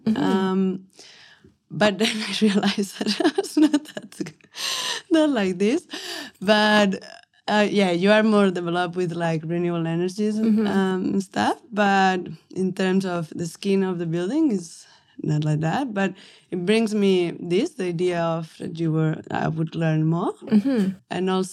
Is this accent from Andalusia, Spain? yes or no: no; Barcelona, Catalonia, Spain; English is a second language; moved away as an adult; now in Australia; I'm from Barcelona. I came here to Australia like 4 years ago. And yeah, I work as an architect back home in Spain like for 4 years.